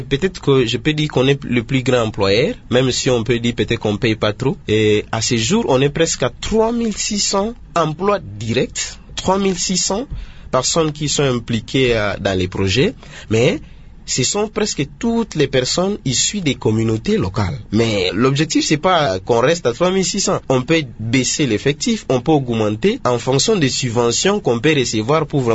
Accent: Idiofa, Kwilu, DR Congo; Parce que chez nous, à Idiofa, quand les gens ils coupent des arbres là-bas, ils vendent des bois là pour construire des maisons.

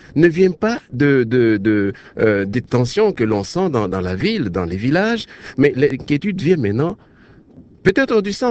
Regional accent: DR Congo; Donc, chez nous, au Congo, il n'y a pas de sages.

